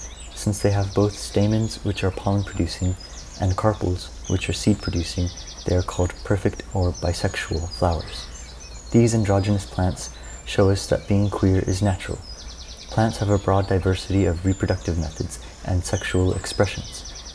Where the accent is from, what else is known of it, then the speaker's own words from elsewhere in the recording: Texas, United States; now in Dundee, United Kingdom; My pronouns are he and them. I'm a designer from Texas, currently based in Dundee, UK.